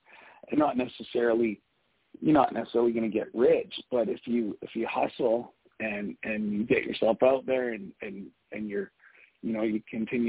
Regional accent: Canada; being a Canadian wrestler of smaller stature, Benoit really appealed to me.

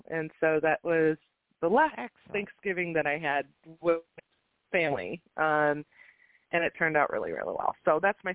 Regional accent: Minnesota, United States; she living in California, me growing up in Minnesota, I wasn't very close with her.

